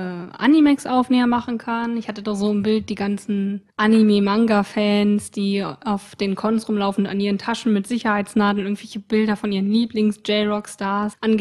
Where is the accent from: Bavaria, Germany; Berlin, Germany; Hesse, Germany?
Hesse, Germany; Genau, ich komme aus dem Raum Frankfurt am Main.